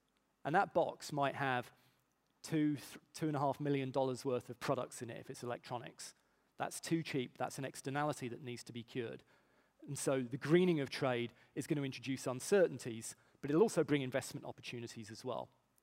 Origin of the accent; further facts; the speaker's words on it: United Kingdom; but as a Brit, it makes me sad